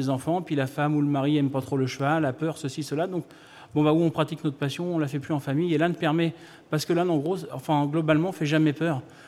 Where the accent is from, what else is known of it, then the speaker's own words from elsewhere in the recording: Normandy, France; nous on est de Haute-Normandie